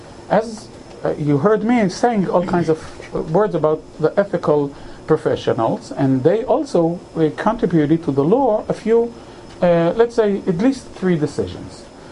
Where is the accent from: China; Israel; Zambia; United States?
Israel; Haifa, Haifa District; You remember I'm from Haifa. The girl from Haifa.